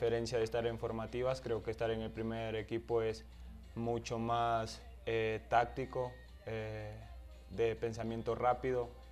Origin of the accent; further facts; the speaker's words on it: Quito, Pichincha, Ecuador; soy de la ciudad de Quito